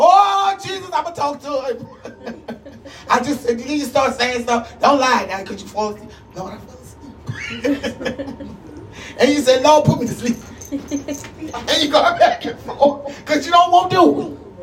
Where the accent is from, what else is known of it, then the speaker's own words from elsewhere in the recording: New Orleans, Louisiana, United States; I'm from the old school. I'm from New Orleans.